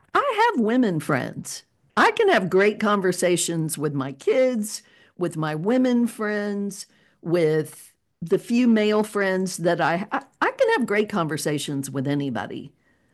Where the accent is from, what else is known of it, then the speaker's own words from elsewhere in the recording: the South, United States; I was brought up in the South, and you were brought up in the Midwest, in many ways, very different, the enculturation.